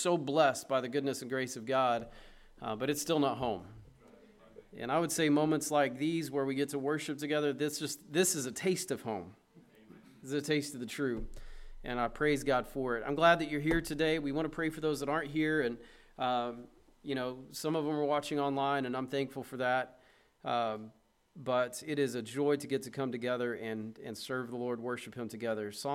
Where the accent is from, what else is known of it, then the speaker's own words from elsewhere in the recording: Vian, Oklahoma, United States; I grew up in Landmark Missionary Baptist Church in Vian, Oklahoma